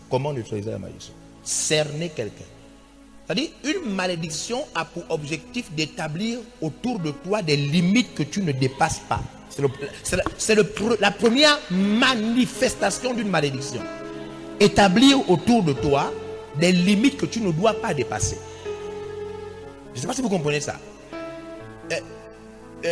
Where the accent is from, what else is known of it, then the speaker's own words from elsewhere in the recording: Gabon; Je vous parle en tant que Gabonais.